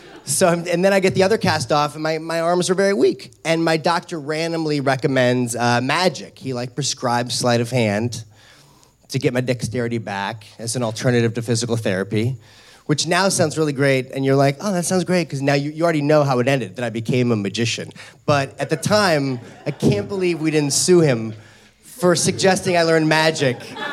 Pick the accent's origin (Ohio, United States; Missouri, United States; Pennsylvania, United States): Missouri, United States; St. Louis; When I was 12 years old, I grew up in St. Louis, Missouri.